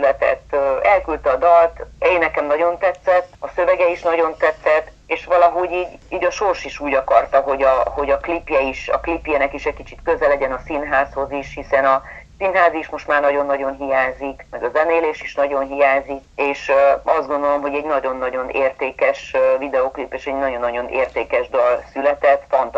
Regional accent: Transylvania, Romania; now in Hungary; hiszen Erdélyből települtünk át, és tényleg semmilyen kapcsolatrendszerem nem volt semmilyen szinten

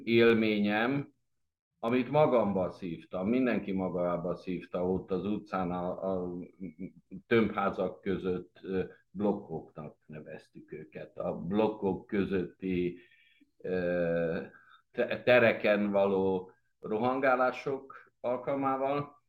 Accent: Hunedoara County, Romania; én a Zsírvölgyében születtem, ott nőttem fel, ott is érettségiztem. A szüleim nem zsírvölgyiek, hanem oda kerültek az 50-es években

